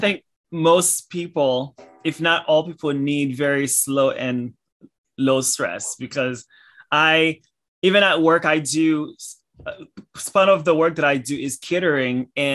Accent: Boston, Massachusetts, United States; now in New York City, United States; And so I'm in New York City and I'm from Boston, like big cities.

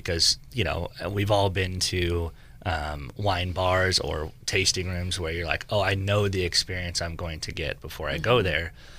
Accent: Sebastopol, California, United States; I grew up in Sebastopol

